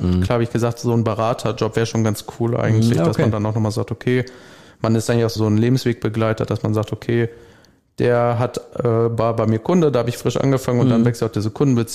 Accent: Brilon, North Rhine-Westphalia, Germany; Nee, ich komme tatsächlich aus Brilon, deswegen das sind so 25 Kilometer.

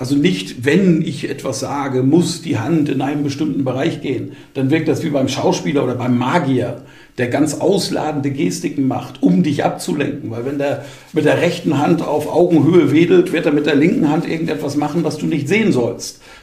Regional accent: Bamberg, Bavaria, Germany; Ich moderiere seit vielen Jahren Volksfeste in Bamberg, in meiner Heimatstadt

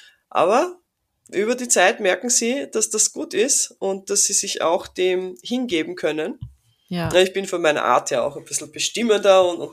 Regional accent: Austria; ich bin ja aus Österreich

